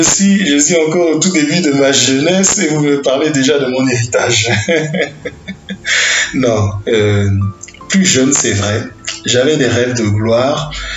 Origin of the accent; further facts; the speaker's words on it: Lomé, Maritime, Togo; born there; also born or lived in France; Je suis né à Lomé en 1973 et en toute humilité, je suis le fruit réussi d'un papa togolais du Wawa et d'une maman française des Antilles.